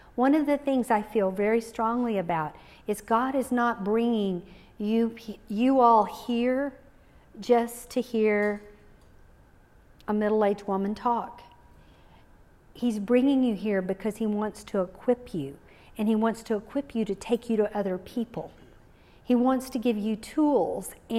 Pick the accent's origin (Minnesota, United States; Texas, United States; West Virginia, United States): Texas, United States; Kerrville; So, and I'm an ordinary girl. I grew up here in Kerrville.